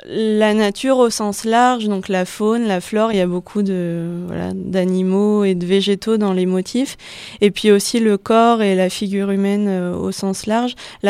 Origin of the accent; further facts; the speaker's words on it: Lille, Hauts-de-France, France; now in Die, France; moi, je viens de Lille. J'ai passé 3 ans à Lille. Et donc c'est vrai que je suis arrivée ici à Die par hasard l'année dernière.